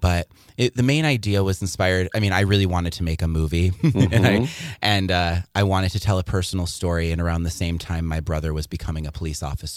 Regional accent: Syracuse, New York, United States; I got to shoot it in my hometown in Syracuse, New York.

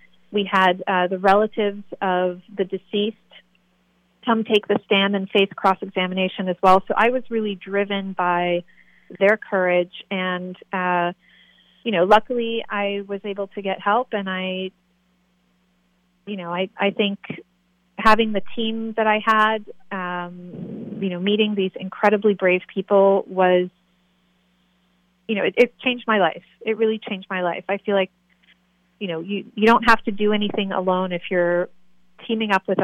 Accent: Paris, Île-de-France, France; now in New York, United States; I'm from Paris.

